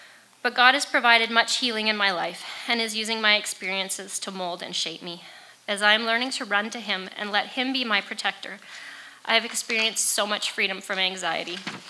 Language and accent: English; Three Hills, Alberta, Canada; I grew up in Three Hills. I was a good Prairie staff kid, K to 12 at Prairie